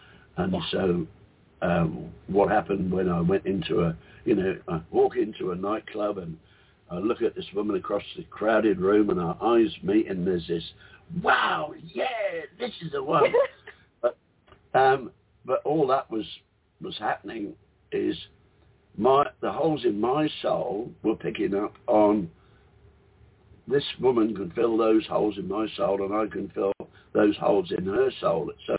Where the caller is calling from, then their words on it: Whitsunday Islands, Queensland, Australia; The Whitsunday Islands in Australia. So if you look at the map of Australia, I'm at about 2 o'clock on